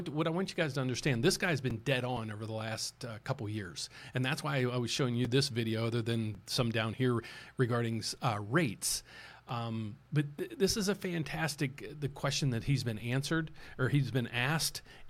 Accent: West Virginia, United States; And I'm proud to say I'm originally from West Virginia.

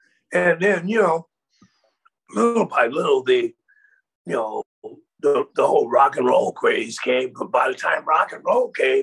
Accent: Springfield, Massachusetts, United States; also born or lived in New York; Yeah, I was born in New York, and I was the only one of my family was born in Harlem. And by the time I was like 6 months old, that's when they moved me up to Springfield. And so I essentially grew up in that incredible environment.

